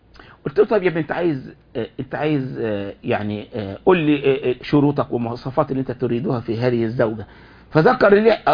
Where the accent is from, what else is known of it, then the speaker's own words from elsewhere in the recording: Egypt; مرة من المرات لما حصل عندنا في مصر اللي حصل في ربع العدوية والناس قتلوا وكده